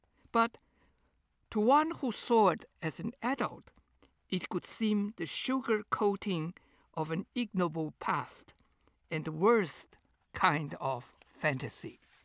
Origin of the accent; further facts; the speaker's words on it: East China, China; moved away; had I never left my hometown in humid eastern China, I would never have known my desert personality